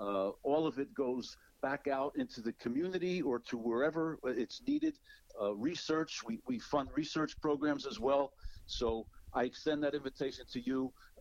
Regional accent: New Jersey, United States; I grew up in New Jersey, and so, of course, I was a Yankee and Met fan.

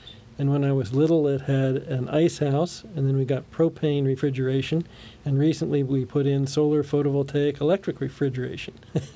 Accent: Bryn Mawr, Pennsylvania, United States; born there; I was born in Bryn Mawr, which is not far from where that is.

